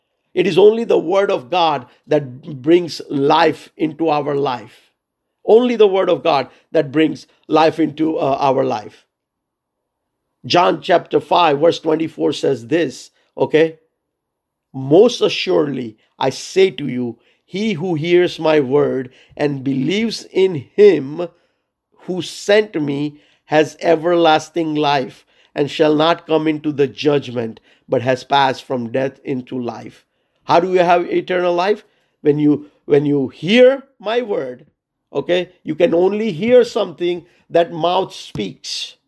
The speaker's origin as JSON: {"language": "English", "country": "India", "said": "look, I come from India. There are a billion people"}